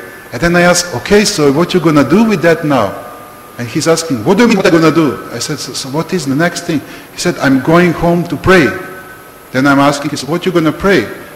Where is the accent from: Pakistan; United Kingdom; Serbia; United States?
Serbia; English is a second language; And Serbia, I'm from Serbia, this is old Yugoslavia, this was quite 80s country.